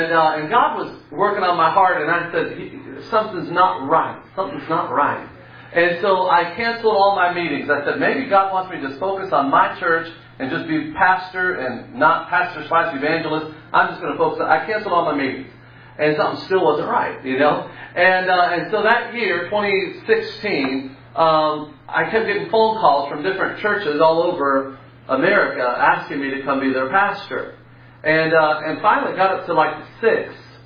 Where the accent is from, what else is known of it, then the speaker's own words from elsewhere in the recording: Florida, United States; also born or lived in Colorado; And then, I'm from Florida. I'm a sixth-generation Floridian. It's in my blood. I got sand between my toes, And my heart's always been there.